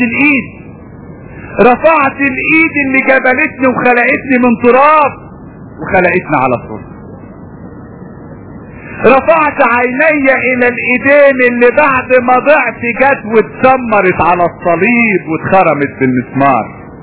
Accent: Upper Egypt, Egypt; انا فاكر عندنا في الصعيد، هي مش نكتة لكن ده حصل حقيقي، راجل عندنا في الصعيد زمان وانا كنت صغير

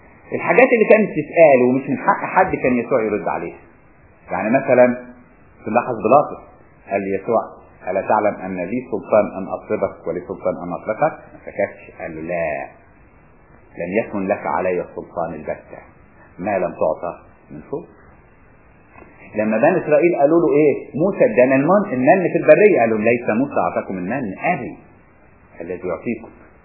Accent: Upper Egypt, Egypt; انا لما كنت امشي عندنا في الصعيد

